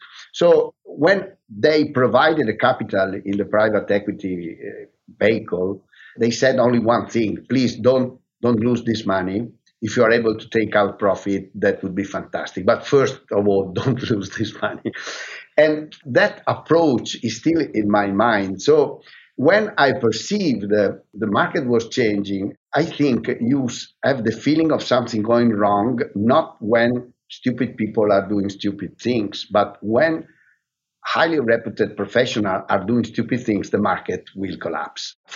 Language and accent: English; Northeast Italy, Italy; also born or lived in Zimbabwe / Padova; I come from the northeast of Italy, from the Dolomites, but I was born in Zimbabwe. My father was an immigrant. Then I moved to Padova, where my family is today